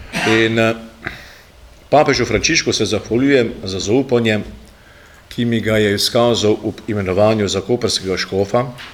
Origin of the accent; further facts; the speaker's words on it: Beltinci, Mura, Slovenia; Doma sem iz Beltinec, kot je že gospod Gabriel dejal, tam se je stkalo moje srce, oblikovala moja duša, tam je moj dom. Zelo sem navezan na svoj domači kraj.